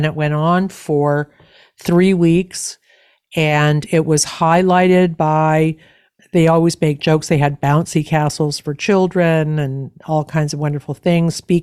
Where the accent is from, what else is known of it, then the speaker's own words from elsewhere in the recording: Canada; Because I'm a Canadian citizen, but many of us felt that way.